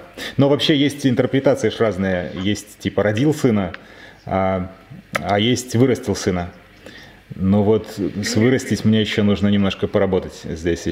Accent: Minsk, Belarus; Я из Минска.

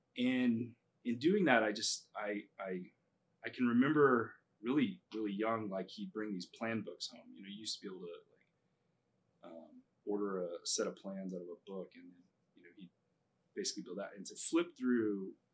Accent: New Mexico, United States; I grew up in New Mexico and I grew up on a farm and I grew up in the heat and I hated the heat.

